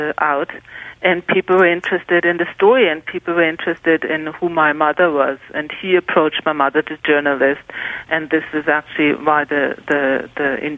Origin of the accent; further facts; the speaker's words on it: Germany; English is a second language; I grew up in Germany, and in Germany, education about the Holocaust is mandatory